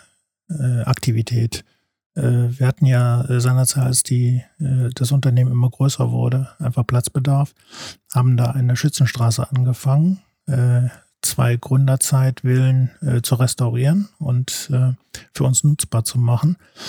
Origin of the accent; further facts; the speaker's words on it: Solingen, North Rhine-Westphalia, Germany; dass das Bergische Land insgesamt und Solingen natürlich als meine Heimatstadt zuvorderst auf der großen Profisportlandkarte kein weißer Fleck sind.